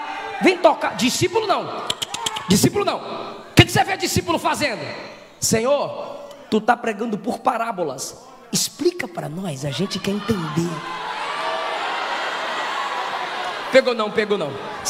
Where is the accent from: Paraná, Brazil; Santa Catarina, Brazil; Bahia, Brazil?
Bahia, Brazil; E como eu sou baiano, eu falo mesmo.